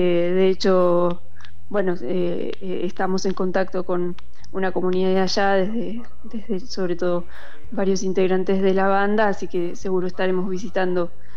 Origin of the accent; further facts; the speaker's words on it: Buenos Aires, Argentina; yo soy de la ciudad de Buenos Aires, en realidad. Después me mudé más a zona oeste de Buenos Aires.